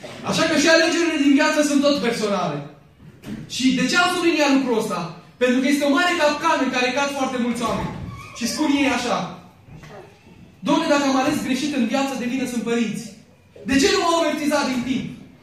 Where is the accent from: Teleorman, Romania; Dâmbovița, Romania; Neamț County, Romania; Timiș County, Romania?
Dâmbovița, Romania; Târgoviște; Eu sunt din Târgoviște, de fel. M-am născut în Târgoviște și sunt muntean 100%.